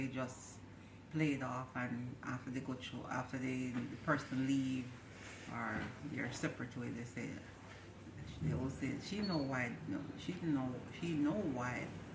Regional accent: Jamaica; I'm a Jamaican. I'm not here to burn nobody out.

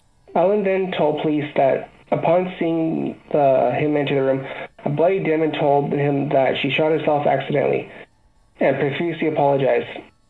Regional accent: Canada; I mean, I'm Canadian

